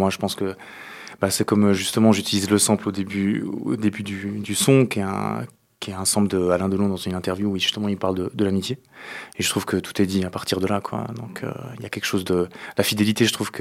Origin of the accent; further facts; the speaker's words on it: Neuchâtel, Switzerland; parce que je crois que je n'ai jamais cité que je venais forcément de Neuch.